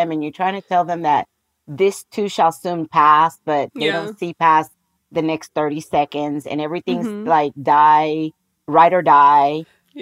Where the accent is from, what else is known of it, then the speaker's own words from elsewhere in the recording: Puerto Rico; also born or lived in San Francisco, United States; I was born and raised in Puerto Rico.